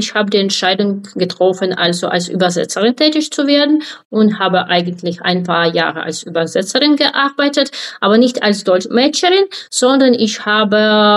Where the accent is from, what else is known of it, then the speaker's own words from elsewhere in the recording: Ukraine; German is a second language; moved away as an adult; now in Germany; Ich bin Ukrainerin und lebe seit fast 2 Jahren in Deutschland als geflüchtete Person.